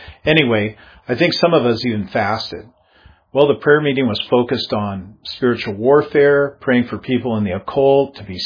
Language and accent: English; Granite Falls, Washington, United States; in the 1990s in the town of Granite Falls, a suburb of Everett, my hometown.